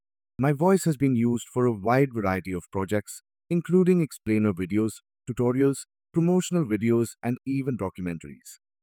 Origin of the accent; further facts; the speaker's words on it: India; from India, and I'm excited to be the voice behind your vision.